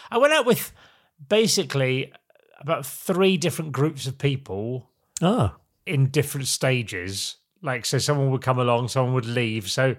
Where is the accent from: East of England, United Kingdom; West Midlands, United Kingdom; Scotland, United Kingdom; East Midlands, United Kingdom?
East of England, United Kingdom; Norwich; I'm from Norwich